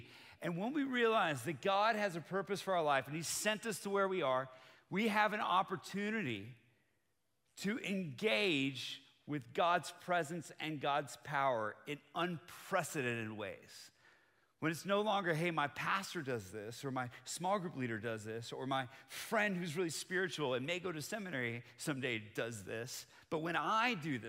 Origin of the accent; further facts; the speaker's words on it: Bogota, Bogotá Capital District, Colombia; also born or lived in United States; So I grew up on the mission field. I'm from Bogota, Colombia. That's where my parents served for 30 years.